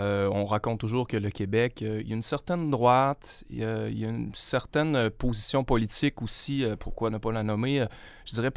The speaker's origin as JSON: {"language": "French", "town": "Sainte-Florence", "region": "Pays de la Loire", "country": "France", "tie": "born there", "said": "Sainte-Florence, mon village natal, fait partie du monde et devient le centre du monde."}